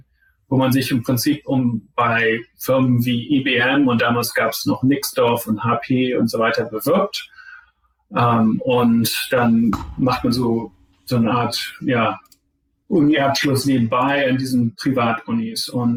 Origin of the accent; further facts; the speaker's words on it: Zeven, Lower Saxony, Germany; Ja, also ich spreche jetzt nicht mehr so viel Deutsch heutzutage, aber es reicht noch für so ein Gespräch, denke ich, hoffe ich. Ich bin der Sohn von zwei Gymnasiallehrern in Zeven, das ist so halbwegs zwischen